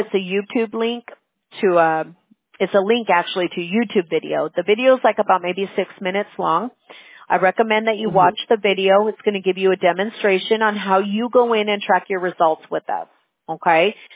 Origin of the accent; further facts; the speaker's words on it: Fullerton, California, United States; Yeah, I grew up in Fullerton, Buena Park area. If you're familiar with the south part of Orange County, I'm like, I grew up really close to Disneyland and Knott's Berry Farm.